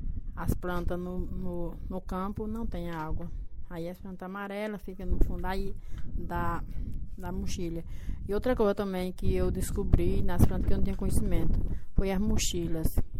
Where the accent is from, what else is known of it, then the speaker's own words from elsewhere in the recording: Northeast Region, Brazil; eu já sou da Caatinga, já faço parte da Caatinga